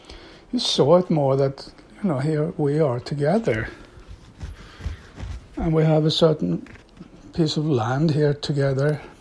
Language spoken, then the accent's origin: English; Sweden; In the small town I grew up here in Sweden, we didn't care much about the big world out there